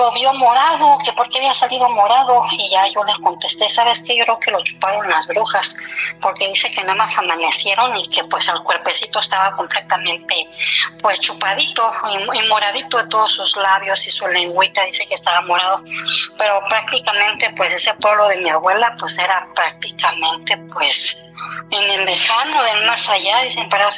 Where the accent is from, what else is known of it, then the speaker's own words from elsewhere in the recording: Mexico City, Mexico; Nosotros ya nos fuimos para la ciudad. Bueno, siempre vivimos en la ciudad, nacimos en el DF, pero mi mamá es de acá del estado de Querétaro.